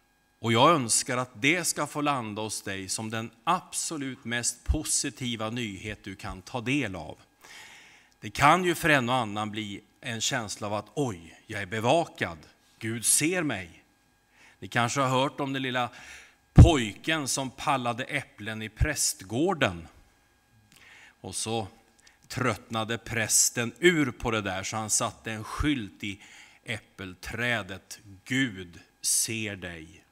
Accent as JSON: {"language": "Swedish", "town": "Södertälje", "region": "Stockholm County", "country": "Sweden", "said": "Men jag kommer från Södertälje"}